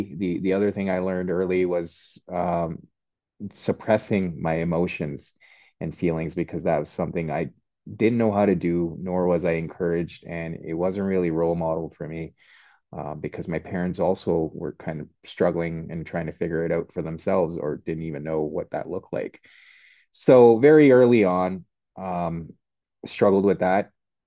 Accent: Montreal, Quebec, Canada; I grew up in Montreal to immigrant parents. So had to balance, and I've talked about this a lot quite in the past as well, but had to balance two cultures, one at home, a very traditional culture. My parents had immigrated from Pakistan.

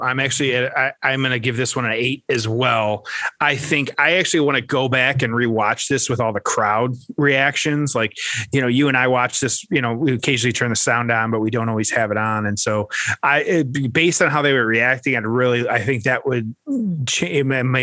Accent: Michigan, United States; taking place in Saginaw, Michigan, my home state, because three belts were on the line.

